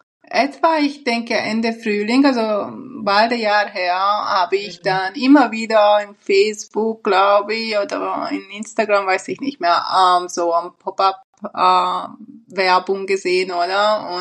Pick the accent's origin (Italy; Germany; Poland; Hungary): Hungary; German is a second language; moved away as an adult; now in Switzerland; Also ich bin 38 Jahre jung und ich komme ursprünglich aus Ungarn und ich war 25 Jahre alt, als ich in die Schweiz gekommen bin.